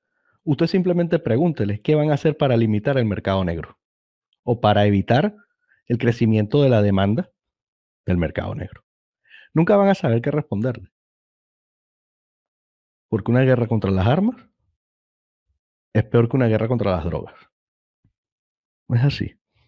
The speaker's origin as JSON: {"language": "Spanish", "country": "Venezuela", "said": "yo como venezolano sé lo que son capaces de hacer"}